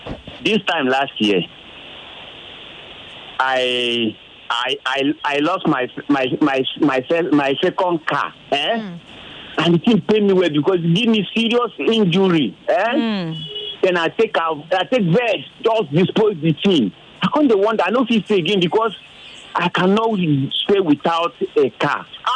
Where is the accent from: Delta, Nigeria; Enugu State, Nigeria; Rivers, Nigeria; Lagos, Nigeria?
Rivers, Nigeria; Port Harcourt; I'm coming from Port Harcourt anyway.